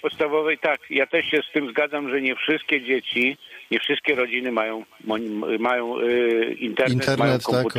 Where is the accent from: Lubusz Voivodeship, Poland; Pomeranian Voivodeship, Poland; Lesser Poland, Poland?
Lubusz Voivodeship, Poland; Gorzów Wielkopolski; jestem z Gorzowa.